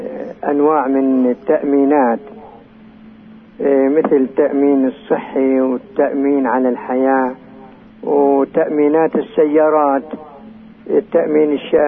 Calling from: Qaryut, West Bank, Palestine

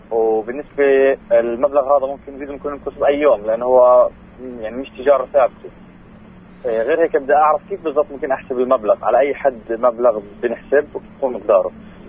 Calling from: Ramallah, West Bank, Palestine; من رام الله.

